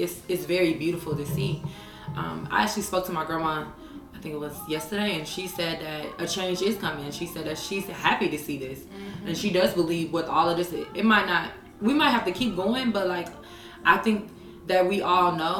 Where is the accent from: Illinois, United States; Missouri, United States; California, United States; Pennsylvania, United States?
Illinois, United States; Champaign; I'm very proud because I'm from Champaign, Illinois, and I grew up in a very diverse city.